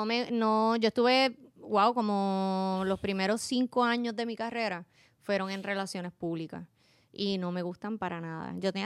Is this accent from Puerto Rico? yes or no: yes; Morovis, Puerto Rico; No, yo soy sí, de Morovis.